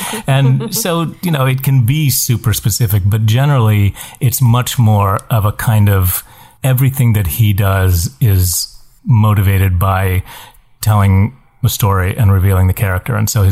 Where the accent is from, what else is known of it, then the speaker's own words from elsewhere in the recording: West Virginia, United States; when I grew up in West Virginia and was on stage for the first time